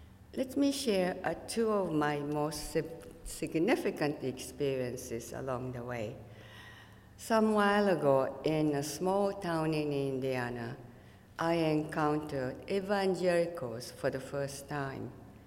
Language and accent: English; Japan; now in United States; That was my dream job growing up in Japan.